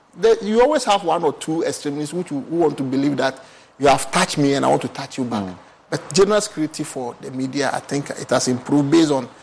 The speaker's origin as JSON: {"language": "English", "country": "Ghana", "said": "And I want to believe that as a Ghanaian, I think it's a good thing for us"}